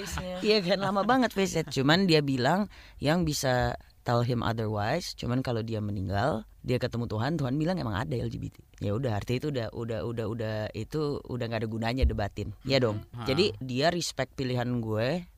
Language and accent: Indonesian; West Java, Indonesia; gue orang Sunda